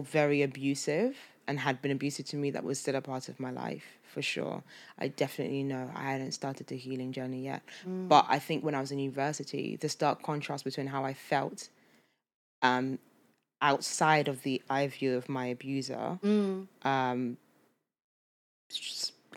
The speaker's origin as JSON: {"language": "English", "country": "Nigeria", "said": "I'm Nigerian, I'm Igbo."}